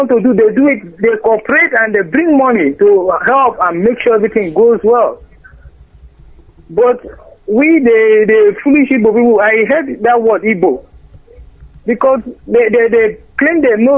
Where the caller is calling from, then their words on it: Cameroon; Yeah, good evening, my director. I'm calling from Cameroon.